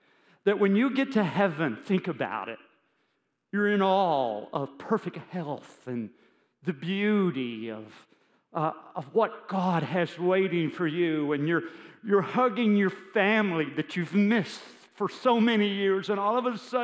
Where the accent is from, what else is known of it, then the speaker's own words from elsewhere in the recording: United States; I am so glad I'm an American.